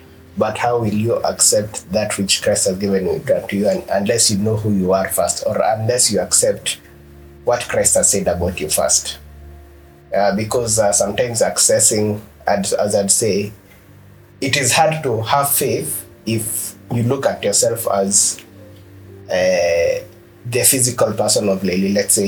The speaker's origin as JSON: {"language": "English", "country": "Kenya", "said": "I am a Kenyan, so every Kenyan is suffering, so I must also suffer too."}